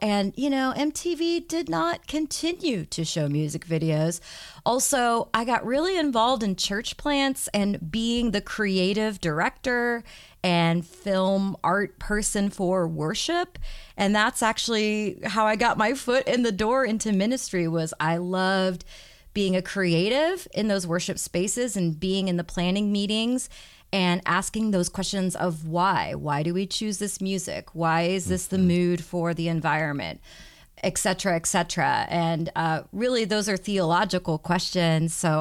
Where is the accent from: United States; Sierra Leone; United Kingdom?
United States; Kansas City, Missouri; Well, I am from Kansas City, Missouri. I was born less than 10 miles from where I sit. I am a homegrown Kansas Cityan